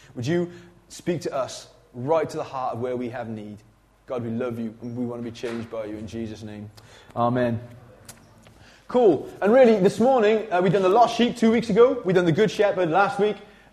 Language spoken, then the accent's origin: English; Wales, United Kingdom; It's our attempt to be culturally relevant because we're Welsh and we've got a lot of sheep in this country.